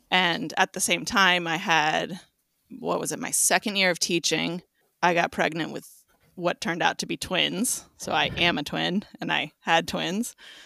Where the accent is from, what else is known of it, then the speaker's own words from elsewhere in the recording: Queechy, Vermont, United States; also born or lived in Chicago; I grew up here in Queechy, Vermont on a beef farm.